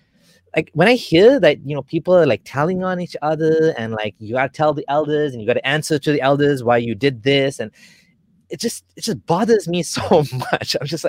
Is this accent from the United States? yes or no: no; Kenya; now in Canada; I grew up in Kenya and I came to Canada